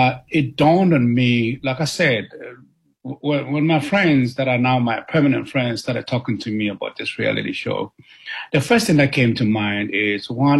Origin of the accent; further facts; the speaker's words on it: South Africa; I'm a South African and I'm an African